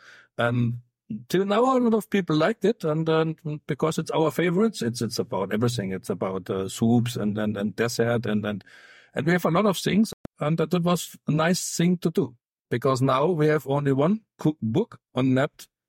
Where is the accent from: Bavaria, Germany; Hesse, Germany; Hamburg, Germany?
Bavaria, Germany; I'm coming from Bavaria, and in Bavaria, if you drink beer, It's it's a normal thing.